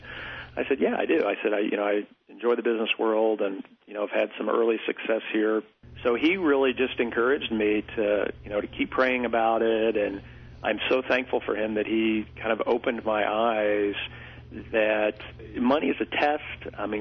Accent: Champaign, Illinois, United States; to have it in my hometown of Champaign is really exciting.

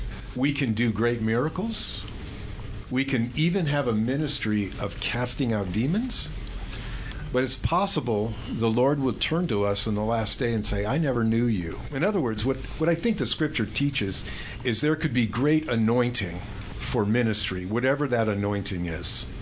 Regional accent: Texas, United States; now in Champaign-Urbana, United States; Yeah, we came from Texas 4 years ago, I think, now.

